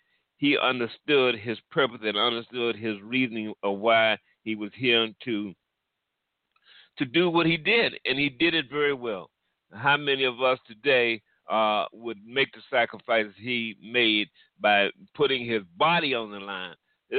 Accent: Virginia, United States; now in Phoenix, United States; Now, I grew up in Southern Virginia. Now, I love Virginia. It's a beautiful place, and right now I'm living in Phoenix, but I do intend to have a home in Virginia Beach as well very shortly.

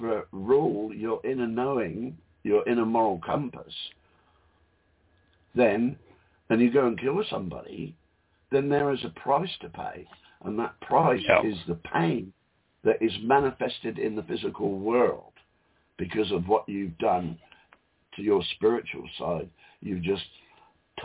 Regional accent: England, United Kingdom; I said, no, I'm English.

